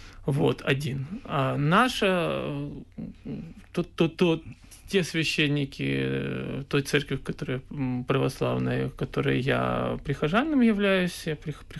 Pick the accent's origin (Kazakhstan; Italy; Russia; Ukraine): Ukraine; Kyiv; Я на самом-то деле, если брать, я вообще киевлянин